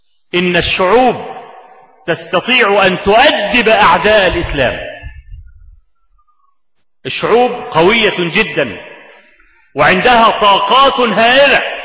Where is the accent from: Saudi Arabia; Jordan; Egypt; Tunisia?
Egypt; وهو موجود عندنا في مصر لحد النهارده